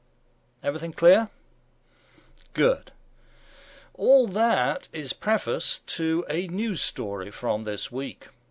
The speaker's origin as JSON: {"language": "English", "region": "England", "country": "United Kingdom", "lives_now": "United States", "said": "As an English person in America, one thing I get asked a lot is, what's the difference between England and Britain and the UK?"}